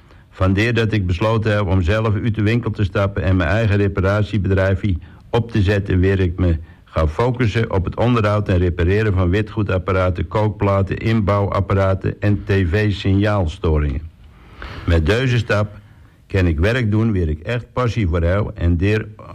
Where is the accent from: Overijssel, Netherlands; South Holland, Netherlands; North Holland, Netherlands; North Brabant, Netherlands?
North Holland, Netherlands; Den Burg; Ik ben een echte Texelaar en ik kom uit de Burg. En de geboortedag is 18 november 1985. Hier ben ik opgegroeid